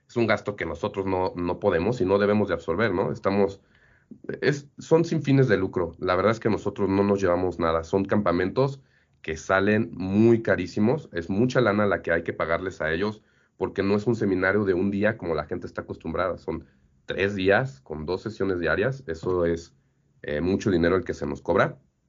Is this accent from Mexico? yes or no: yes; Mexico; el poder adquisitivo de nosotros como mexicanos promedio